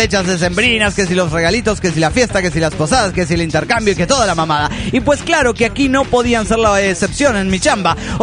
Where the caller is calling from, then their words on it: Venezuela; Hola, soy el vampiro de Banhua, Venezuela.